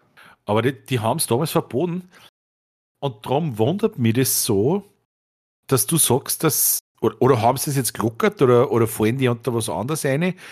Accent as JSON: {"language": "German", "country": "Austria", "tie": "born or raised there", "said": "Bundesland, Österreich. Und ich weiß, in meinem Heimatort, da ist einer gesessen in einem Café"}